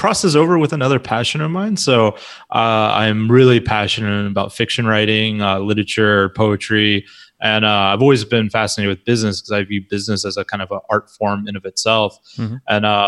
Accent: Alaska, United States; I'm from Alaska, born and raised, and I used to work on rigs, throw chemical sacks 18 hours a day.

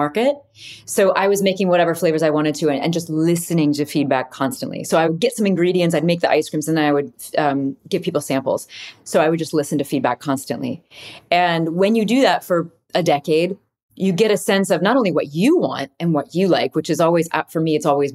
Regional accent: Midwest, United States; I'm a Midwesterner and it really always is that sort of Midwestern tradition of coming together and serving each other.

